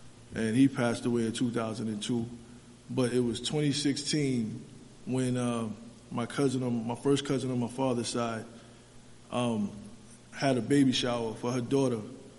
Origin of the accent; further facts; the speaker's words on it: Brooklyn, New York, United States; you a little background of me … before I was … … I grew up in Brooklyn, New York, in the States, a very sickly child.